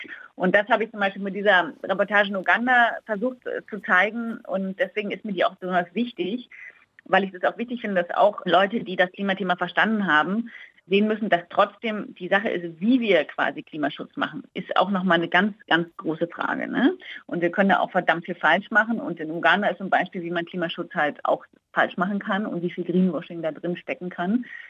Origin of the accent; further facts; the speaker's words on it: Germany; Also als Deutscher ist für mich der Wald was Gutes.